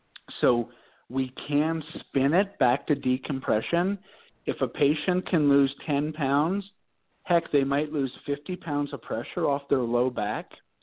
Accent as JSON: {"language": "English", "town": "Cincinnati", "region": "Ohio", "country": "United States", "tie": "born or raised there", "said": "I'm born and raised in Cincinnati. For people who know Cincinnati, this is a big high school town."}